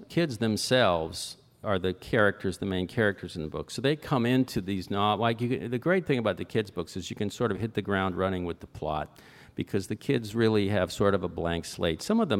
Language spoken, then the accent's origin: English; Fort Lauderdale, Florida, United States; I was born in Fort Lauderdale, and I grew up there, so this was in my backyard.